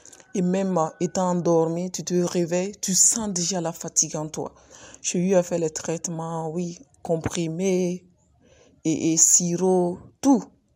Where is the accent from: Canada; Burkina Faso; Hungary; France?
Burkina Faso; Ouagadougou, Centre; j'ai 28 ans, je viens de Ouagadougou.